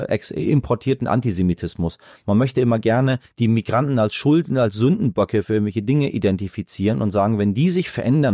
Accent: Iran; now in Germany; Ich spreche fließend Deutsch, ich begehe keine Straftaten, lebe in diesem Land, zahle meine Steuern, aber ich sehe mich immer mehr als Iraner.

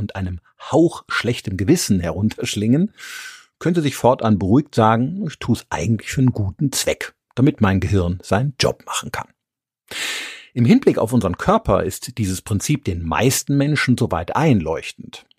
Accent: Rhineland-Palatinate, Germany; Der schöne Wiesensee beispielsweise in meiner Heimat im Westerwald wäre ein sehr, sehr gutes Beispiel hierfür.

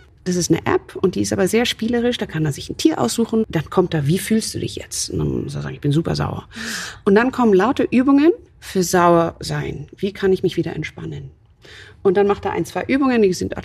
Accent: Amsterdam, North Holland, Netherlands; In meiner Heimat, ganz genau.

